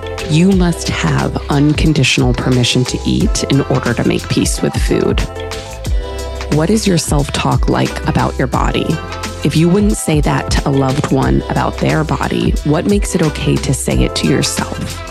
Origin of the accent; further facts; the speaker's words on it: Pittsburgh, Pennsylvania, United States; now in Florida, United States; I am from the Northeast. I'm from Pittsburgh. My husband's from Jersey. We met when we lived in Jersey. I went to Penn State. We're Northeasterners at heart.